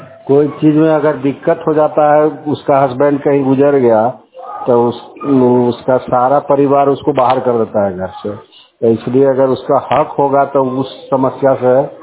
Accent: Bihar, India; मैं प्रखंड नारदीगंज से बिलोंग करता हूँ

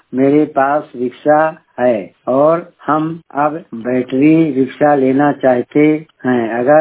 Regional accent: Haraiya Satgharwa, Uttar Pradesh, India; और हम हरैया सतघरवा बलरामपुर से हैं।

